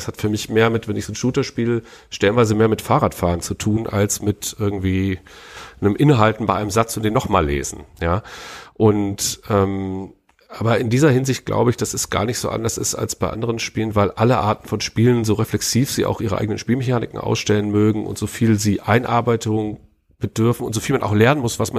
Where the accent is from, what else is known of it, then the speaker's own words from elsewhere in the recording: Frankfurt, Hesse, Germany; Da könnte man natürlich auch gleich eine ideologiekritische Lektion, sage ich, als Frankfurter draus ziehen.